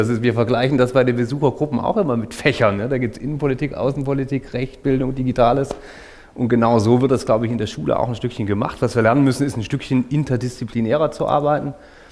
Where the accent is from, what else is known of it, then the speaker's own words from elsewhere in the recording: Thuringia, Germany; ich bin jetzt aus Thüringen, wir haben immer 12 Jahre bis zum Abi gehabt.